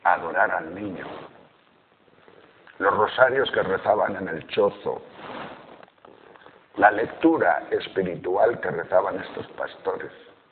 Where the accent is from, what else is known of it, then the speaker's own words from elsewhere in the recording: Extremadura, Spain; Porque los pastores de mi pueblo, en Extremadura, que ya sabéis que bajaban en el mes de octubre